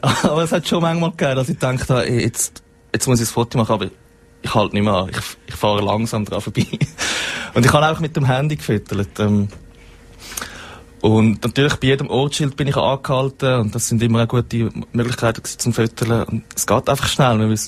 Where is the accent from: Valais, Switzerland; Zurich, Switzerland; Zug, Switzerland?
Zurich, Switzerland; Ich bin Zürcher und noch nie gehört vorher.